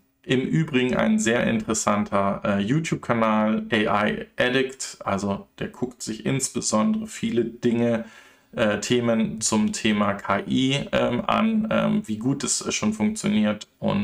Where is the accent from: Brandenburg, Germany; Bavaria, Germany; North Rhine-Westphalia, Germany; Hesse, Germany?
Bavaria, Germany; Regensburg; Und ihr wisst, ich komme aus Regensburg.